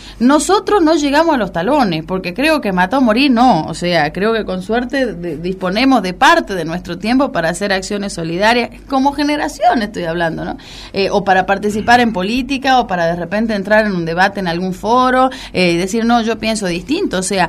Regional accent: Argentina; la nuestra identidad real como latinoamericanos y como argentinos

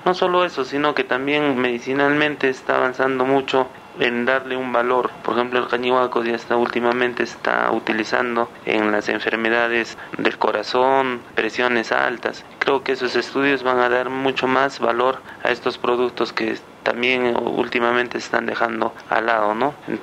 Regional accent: Peru; Nosotros como americanos y peruanos tenemos que sentirnos orgullosos

